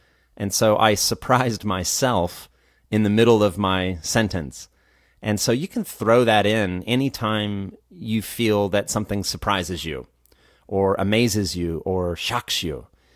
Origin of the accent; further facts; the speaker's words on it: United States; I grew up in the United States. And living in the U.S., I was surrounded by many Spanish speakers.